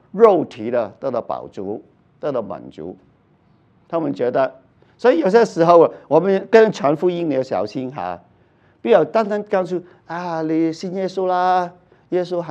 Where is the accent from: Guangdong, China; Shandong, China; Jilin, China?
Guangdong, China; 我们广东人说就是中风血栓